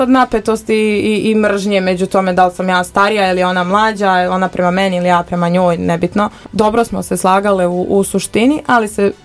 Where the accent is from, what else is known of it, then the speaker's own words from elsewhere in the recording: Modriča, Republika Srpska, Bosnia & Herzegovina; now in Brčko, Bosnia & Herzegovina; dolazim iz Modriče, ali ja više pripadam ovom gradu svakako